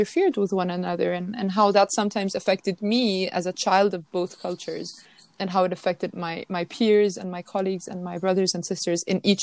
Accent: Denmark; also born or lived in Lebanon; from a very young age, I grew up multicultural. So I grew up with having family and growing up in Europe, particularly in Denmark, in the Western world, if you will.

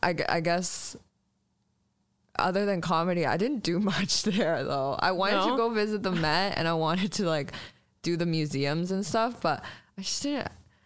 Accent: Shanghai, China; I grew up in Shanghai, and Shanghai is like very very much a city, and it's like dirty, not as dirty as New York, but like dirty for the world, I guess.

